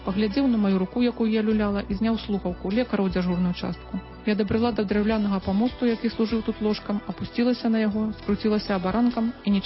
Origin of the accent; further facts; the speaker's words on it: Belarus; Ukrainian is a second language; Ми білоруси. Тут нема про що говорити.